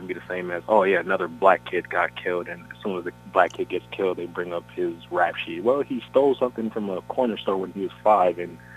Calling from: Connecticut, United States; I'm from Connecticut.

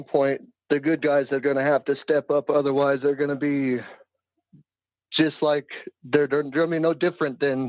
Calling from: Montana, United States

